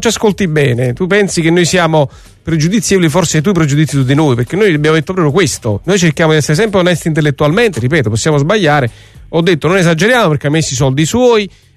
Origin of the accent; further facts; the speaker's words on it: Naples, Campania, Italy; noi siamo napoletani e teniamo al Napoli